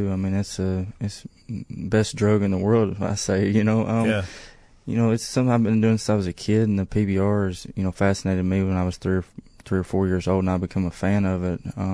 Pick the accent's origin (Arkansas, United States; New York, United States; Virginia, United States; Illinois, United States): Arkansas, United States; Hazen; I'm from southwest Arkansas, a little town called Hazen.